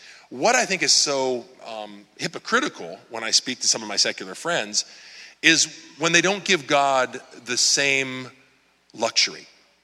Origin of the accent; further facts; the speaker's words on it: San Diego, California, United States; I'm from San Diego. This is the first winter I remember in like 10 years.